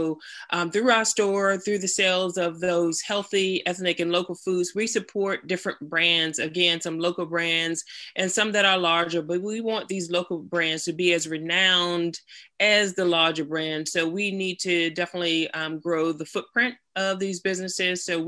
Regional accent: Virginia, United States; I grew up in Virginia. I grew up on a farm, and I tried to separate myself from that lifestyle because it was hard work

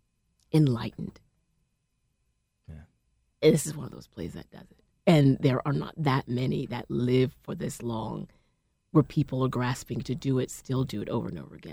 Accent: Virginia, United States; also born or lived in Brooklyn; I claim Virginia as home, although I was born in Brooklyn.

